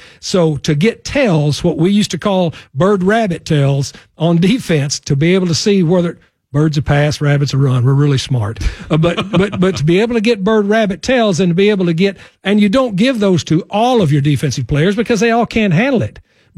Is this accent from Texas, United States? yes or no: yes; Texas, United States; I grew up in West Texas where Emory Ballard started the wishbone at San Angelo Texas High School